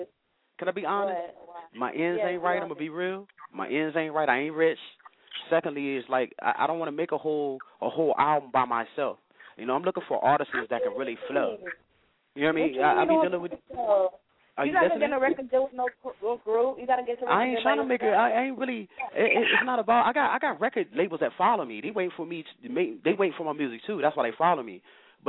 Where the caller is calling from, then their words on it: Virginia, United States; I'm calling from Northern Virginia.